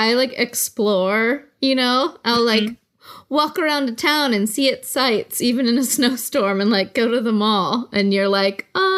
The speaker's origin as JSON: {"language": "English", "region": "California", "country": "United States", "said": "I'm from the Bay Area and it's like a very, it's like a place with a lot of local pride"}